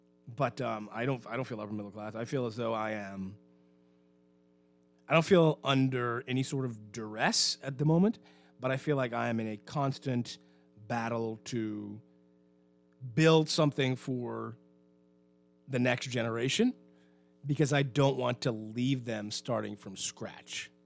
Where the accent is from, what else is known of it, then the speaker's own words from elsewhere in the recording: Eleuthera, Bahamas; I want to go back to Eleuthera, back to my hometown.